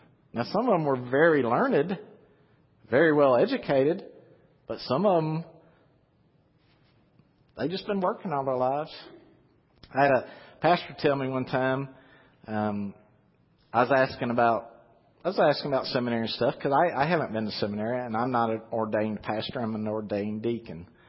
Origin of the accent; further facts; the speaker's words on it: Louisiana, United States; because I'm from Louisiana, so I'm kind of slow.